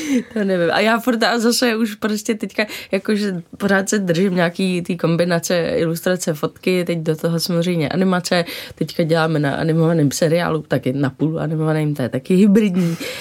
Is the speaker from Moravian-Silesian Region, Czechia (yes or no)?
no; Dobřichovice, Central Bohemian Region, Czechia; Já jsem vyrůstala od 3 v Dobřichovicích, což je kousek od Prahy a je to úplně asi si myslím, že úplně skvělý místo na vyrůstání, protože pořád to byla vlastně v té době vesnice